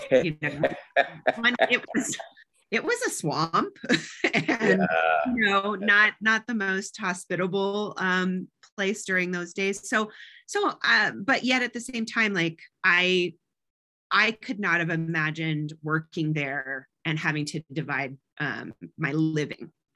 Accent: North Dakota, United States; I worked for a senator from my home state in North Dakota

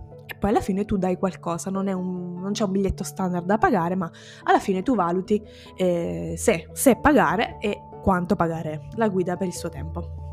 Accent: Sicily, Italy; Da persona del sud, da siciliana, sinceramente questo discorso mi fa molto piacere.

